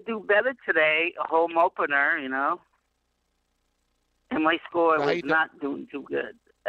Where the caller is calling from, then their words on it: Glen Oaks, New York, United States; From Glen Oaks. You know what Queens is?